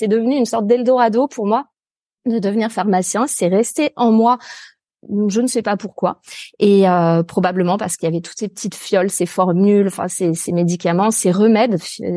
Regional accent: Auvergne-Rhône-Alpes, France; là où je suis actuellement, d'ailleurs, c'est en pleine nature, en fait, à la campagne, alors proche d'une ville un peu plus grande qui est Lyon, en fait, que tu dois certainement connaître, mais dans un petit village en pleine nature.

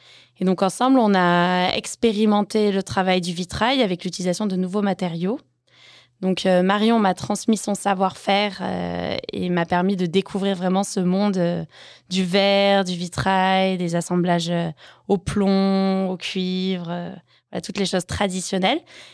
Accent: Provence-Alpes-Côte d'Azur, France; ça a commencé autour de la Camargue, donc ma région d'origine

